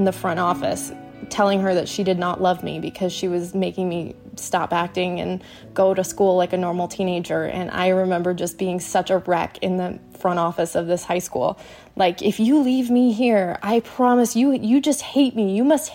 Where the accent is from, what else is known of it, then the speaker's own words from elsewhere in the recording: Michigan, United States; I am originally from Michigan. My whole family, my parents had never left Michigan until we moved for my brother's health.